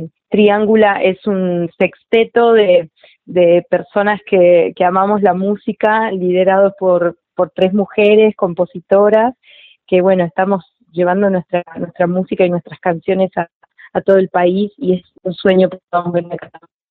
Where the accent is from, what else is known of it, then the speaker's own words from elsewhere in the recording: Catamarca, Argentina; yo puedo ver con total respeto y con admiración lo que se hace en mi tierra, ¿no?, en Catamarca.